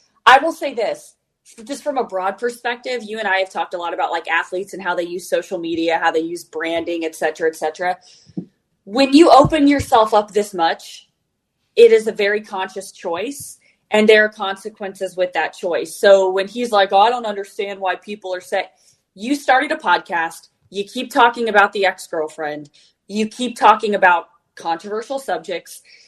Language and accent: English; Indianapolis, Indiana, United States; Put away the fact that I'm from Indy, whatever, who cares.